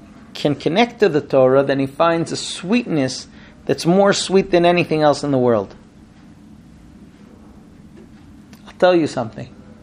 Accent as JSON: {"language": "English", "country": "Israel", "tie": "born or raised there", "first_language": "Hebrew", "second_language": "English", "said": "I grew up in Israel, right? I knew Hebrew from birth. And I studied in Orthodox, from environments, from the time I was a kid."}